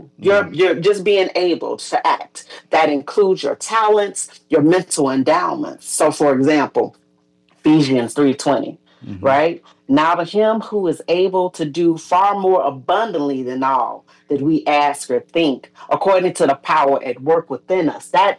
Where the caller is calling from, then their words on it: Chicago, Illinois, United States; I am actually in Chicago right now.